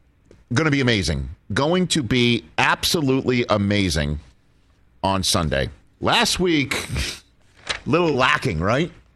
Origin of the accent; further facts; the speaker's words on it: New York, United States; No, I'm a New Yorker, so I used to say Oregon, too.